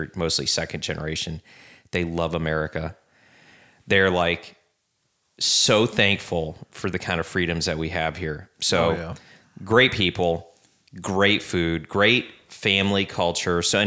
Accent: Fort Lauderdale, Florida, United States; born there; I was born in Fort Lauderdale, but yeah, I was just a kid, didn't live there for many years.

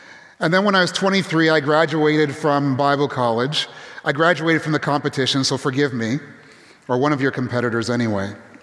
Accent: Canada; born there; I was born in Canada, and I can't remember a winter like this ever.

